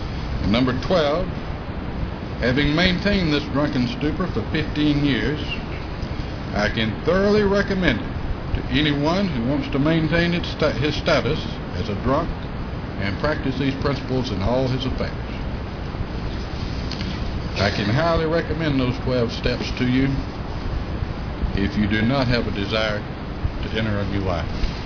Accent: Rome, Lazio, Italy; I was born and raised in Rome, and not unlike so many of you here, I had what I consider to be an average childhood.

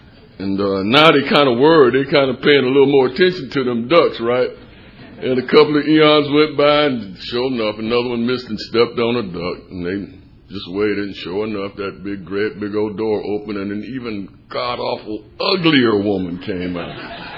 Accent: Savannah, Georgia, United States; I'm born and raised in Savannah, Georgia, 1953. I'm 65 years old.

